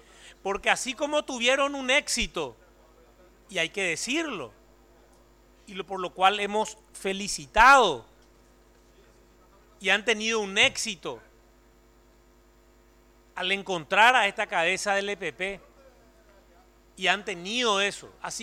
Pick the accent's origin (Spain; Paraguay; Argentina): Paraguay; Nos tiene que hacer dar cuenta como paraguayos que es momento de un cambio.